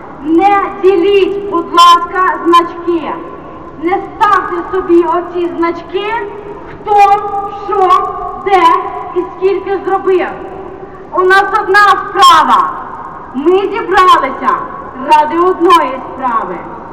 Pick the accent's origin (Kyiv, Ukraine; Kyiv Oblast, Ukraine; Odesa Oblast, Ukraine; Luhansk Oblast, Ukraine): Odesa Oblast, Ukraine; Odesa; Бо якщо я, одеситка, не боюся говорити